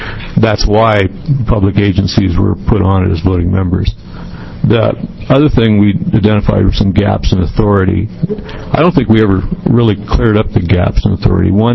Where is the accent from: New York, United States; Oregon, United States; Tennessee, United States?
Oregon, United States; Brookings; from Brookings, Oregon.